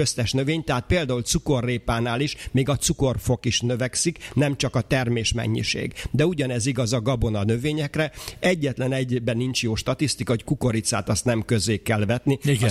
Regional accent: Komárom-Esztergom, Hungary; én Ács mellől származom

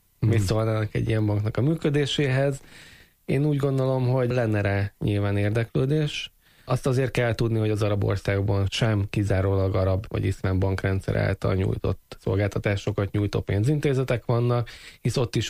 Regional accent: Libya; born there; Hungarian is a second language; Libiába születtem, de édesapám palesztin.

